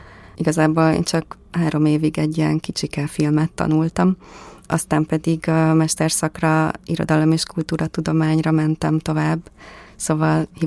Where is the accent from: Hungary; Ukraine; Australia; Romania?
Hungary; Budapest; born there; és 1992. február 6-án születtem Budapesten.